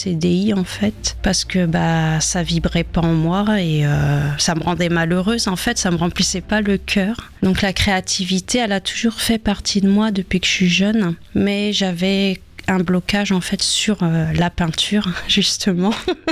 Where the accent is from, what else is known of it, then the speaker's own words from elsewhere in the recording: Le Havre, Normandy, France; also born or lived in Seine-et-Marne; j'ai 44 ans, je suis du Havre. J'ai quitté la région de Seine-et-Marne en 2022